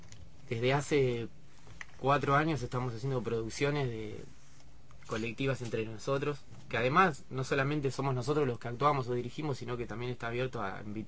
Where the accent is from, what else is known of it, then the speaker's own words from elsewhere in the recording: Olavarría, Buenos Aires Province, Argentina; Yo soy de Olavarría. Y a mí también me gustaría llevar las producciones a mi ciudad